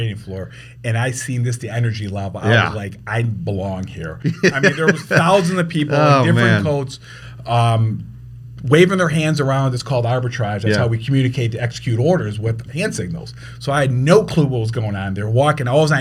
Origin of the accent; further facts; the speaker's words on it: Worth, Illinois, United States; Born and raised there. You know, big Italian family. Got four brothers, two sisters.